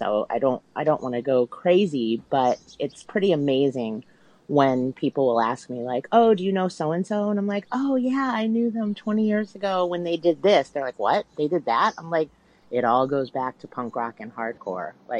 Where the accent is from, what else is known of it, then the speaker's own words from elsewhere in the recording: Holyoke, Massachusetts, United States; also born or lived in Northampton, United States; And, you know, I grew up in Holyoke, Mass. And then my mom transferred me out in 10th grade and we moved to Northampton, Mass.